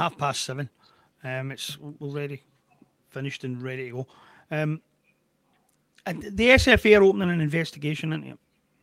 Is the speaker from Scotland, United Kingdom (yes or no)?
yes; Scotland, United Kingdom; And it's almost as if Scottish football has just realised that our system is crap.